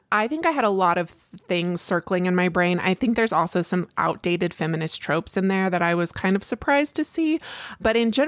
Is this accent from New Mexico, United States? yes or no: yes; New Mexico, United States; Oppenheimer is about the man who created the atomic bomb in my home state of New Mexico.